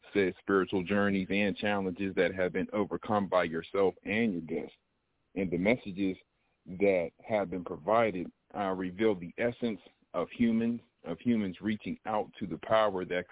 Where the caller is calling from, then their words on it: Pittsburgh, Pennsylvania, United States; Greetings. Yeah … of Pittsburgh, Pennsylvania, representing A&M University.